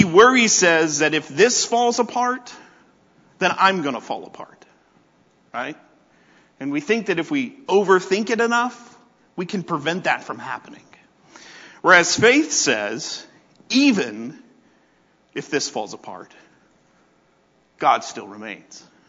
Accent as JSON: {"language": "English", "town": "Birmingham", "region": "Alabama", "country": "United States", "tie": "born or raised there", "said": "Where I grew up outside of Birmingham was the same way. I was zoned for a school."}